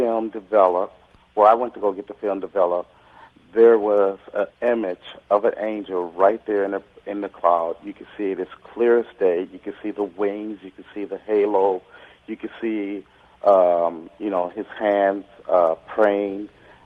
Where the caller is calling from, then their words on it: Milwaukee, Wisconsin, United States; I'm calling from Milwaukee, Wisconsin.